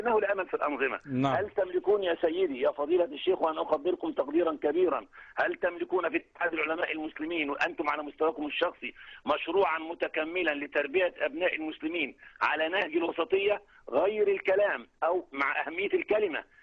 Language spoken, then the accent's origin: Arabic; Egypt; وعندنا في مصر يوظفون الأزهر طارة والكنيسة طارة